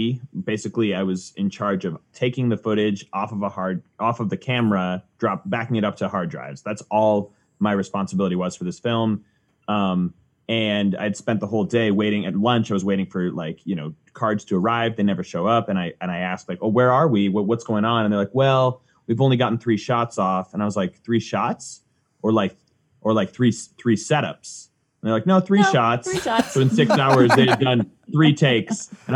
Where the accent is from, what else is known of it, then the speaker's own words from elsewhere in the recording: Duxbury, Massachusetts, United States; I grew up in Duxbury, Massachusetts